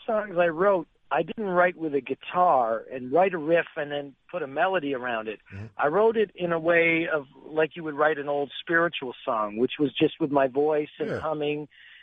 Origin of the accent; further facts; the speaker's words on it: Toronto, Ontario, Canada; I grew up in Toronto and, in the suburbs.